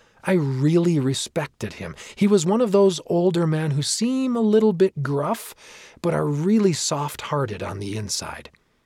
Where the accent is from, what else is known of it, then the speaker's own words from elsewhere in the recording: Orem, Utah, United States; When I was 13 years old and growing up in Orem, Utah, USA, my great-uncle Ash called and said he had a summer job for me.